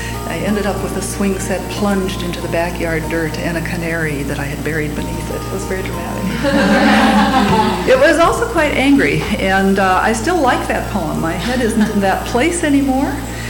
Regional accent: Northfield, Minnesota, United States; I come from Northfield, Minnesota, where I've lived for lots of years and worked at St. Olaf College, not as a teacher so much, but as a secretary in the art department.

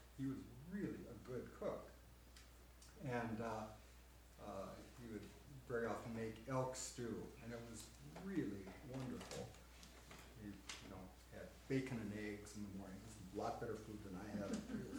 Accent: Minnesota, United States; I'm a Norwegian from Minnesota.

